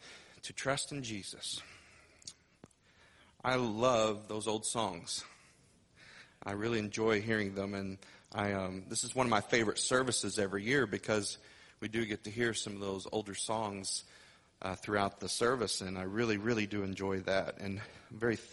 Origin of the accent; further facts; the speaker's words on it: Missouri, United States; I remember growing up in Southeast Missouri